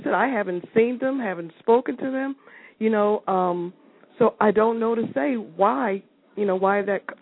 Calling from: Connecticut, United States; Connecticut.

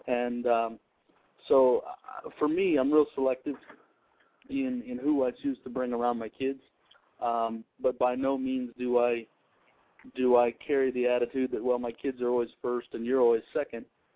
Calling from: Kansas, United States; I'm calling from Kansas.

